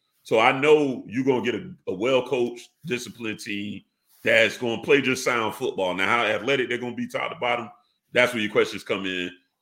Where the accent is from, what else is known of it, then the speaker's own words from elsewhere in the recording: Savannah, Georgia, United States; So I'm from Savannah, so to get anywhere with some, you know, outside of town, I had to go probably 2 hours